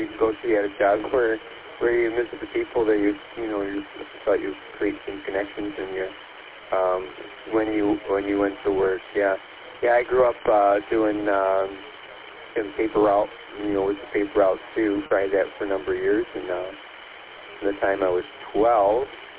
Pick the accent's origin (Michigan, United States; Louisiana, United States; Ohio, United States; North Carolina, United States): Michigan, United States; Detroit; moved away; I grew up in Detroit, so even though I don't live there, I haven't lived there in many, many years.